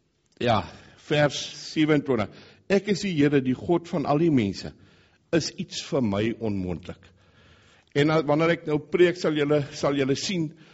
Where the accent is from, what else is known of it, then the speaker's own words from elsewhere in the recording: Hopefield, Western Cape, South Africa; Ek kom van Hopefield af, ek is die pastoor daar.